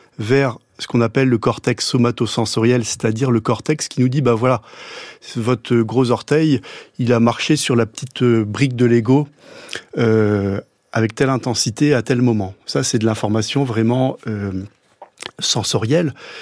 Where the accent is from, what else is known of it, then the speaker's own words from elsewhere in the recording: Marseille, Provence-Alpes-Côte d'Azur, France; Moi, je viens de Marseille. À Marseille, on a la garrigue l'été qui s'enflamme très très rapidement quand on y jette un mégot.